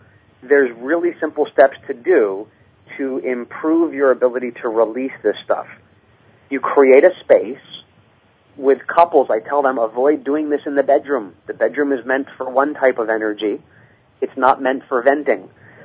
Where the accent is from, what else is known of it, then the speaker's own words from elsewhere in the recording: Hawaii, United States; I'm from Hawaii, and what we say is we say, please forgive me.